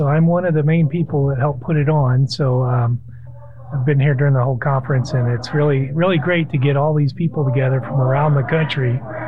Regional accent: Houston, Texas, United States; You know, I grew up in the Houston area. I listened to KPFT, Pacifica Station, and that's kind of what's got me more interested in community radio.

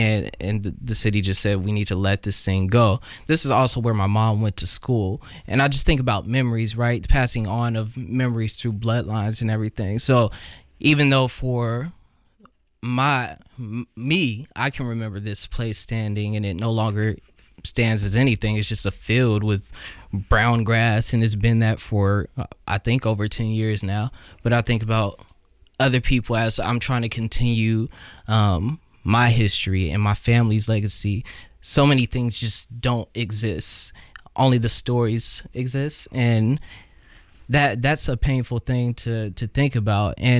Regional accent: Portland, Oregon, United States; I'm from here. I'm born and raised in Portland. And not only that, but I want to say about 3-4 generations deep, my great-grandmother is who brought us to Portland.

